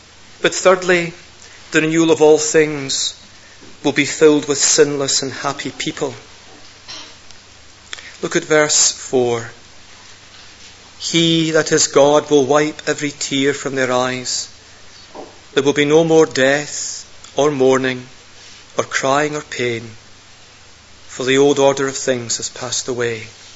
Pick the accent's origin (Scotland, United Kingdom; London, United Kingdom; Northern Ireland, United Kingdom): Scotland, United Kingdom; I'm not a towering figure, but I'm a Scotsman.